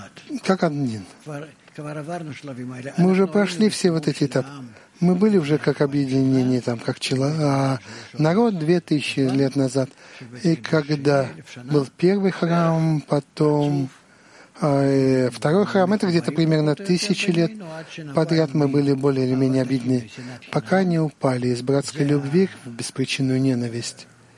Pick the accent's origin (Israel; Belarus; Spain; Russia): Israel; Haifa, Haifa District; я из Хайфы.